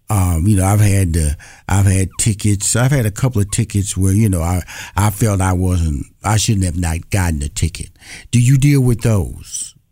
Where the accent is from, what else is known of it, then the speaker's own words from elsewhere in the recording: Houston, Texas, United States; I'm from Houston, Texas.